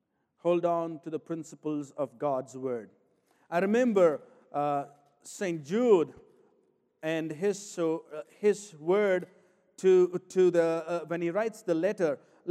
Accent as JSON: {"language": "English", "country": "India", "said": "I cannot find out being an Indian."}